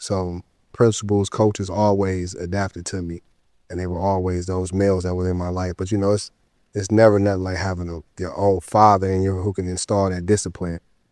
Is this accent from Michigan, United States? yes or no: yes; Detroit, Michigan, United States; No, I grew up in a project. So, it was very rough, Section 8, or they call it Section 8 now.